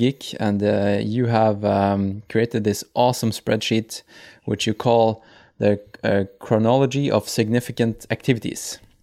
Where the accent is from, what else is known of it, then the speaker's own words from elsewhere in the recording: Tromsø, Troms, Norway; I'm from Tromsø, so it's.